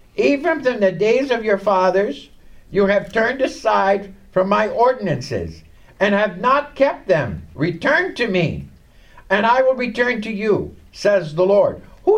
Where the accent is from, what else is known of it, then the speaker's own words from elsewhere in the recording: Canada; And I'm Canadian, so obviously I qualify for the Canadians.